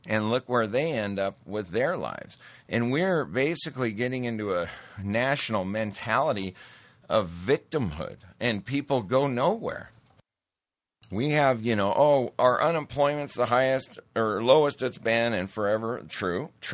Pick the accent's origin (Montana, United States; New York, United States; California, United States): Montana, United States; I grew up in Montana. It was worse when I lived there.